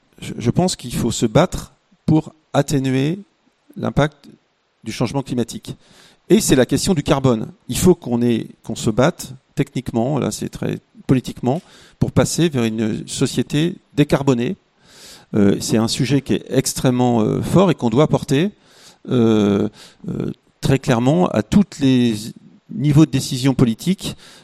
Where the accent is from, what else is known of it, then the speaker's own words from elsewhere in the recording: Pays de la Loire, France; chez nous, en Anjou, là où il y a les meilleurs vins